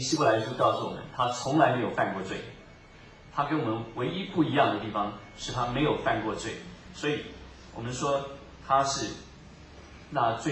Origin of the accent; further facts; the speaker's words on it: China; 我们中国人也有类似的习俗